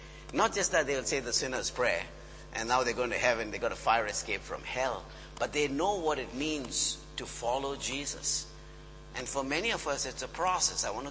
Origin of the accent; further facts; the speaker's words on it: India; Some of you know I'm from India